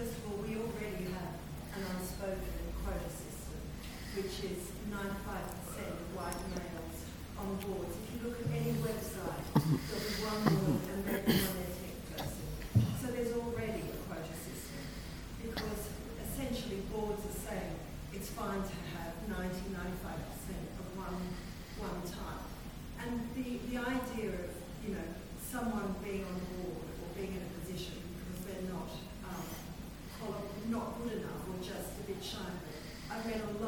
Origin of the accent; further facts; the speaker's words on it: England, United Kingdom; from England.